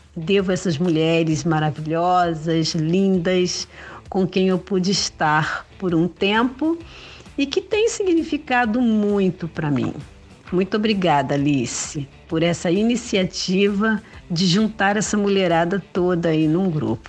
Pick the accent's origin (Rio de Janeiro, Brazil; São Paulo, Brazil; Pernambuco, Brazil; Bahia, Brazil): Rio de Janeiro, Brazil; eu sou do Rio de Janeiro, tenho 58 anos.